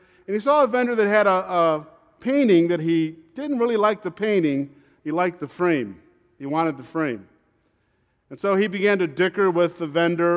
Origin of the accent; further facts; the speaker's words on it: Syracuse, New York, United States; also born or lived in Flint, Michigan; When I think about Rochester, New York, I come from Syracuse. Actually, I wasn't born in Syracuse. I was born in Flint, Michigan.